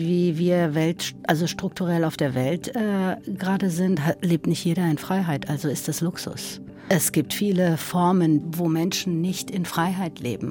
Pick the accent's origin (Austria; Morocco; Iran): Iran; Also es war so, okay, das ist da, wo ich herkomme und das sind die Quellen, aus denen es irgendwie sprudelt. Das ist die Heimat und die Sehnsucht.